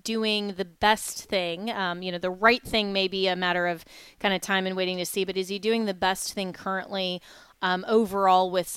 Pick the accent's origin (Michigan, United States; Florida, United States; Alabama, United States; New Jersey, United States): Florida, United States; In my home state of Florida, with Governor DeSantis and trying to eliminate property taxes for Floridians, that would help us specifically.